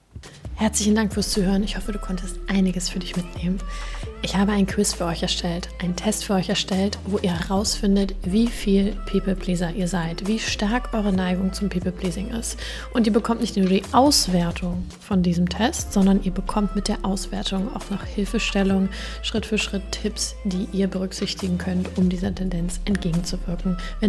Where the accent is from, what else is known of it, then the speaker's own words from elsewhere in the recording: Northern Germany, Germany; Ich bin eine Norddeutsche und habe sehr, sehr, sehr viel Zeit in meinem Leben am Meer verbracht.